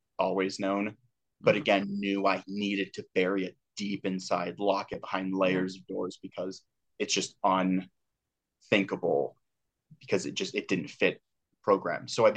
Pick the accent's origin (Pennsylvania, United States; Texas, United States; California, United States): California, United States; Santa Rosa; also born or lived in Modesto; But I grew up in this town called Santa Rosa, which is like wine country, redwood trees near the ocean, kind of.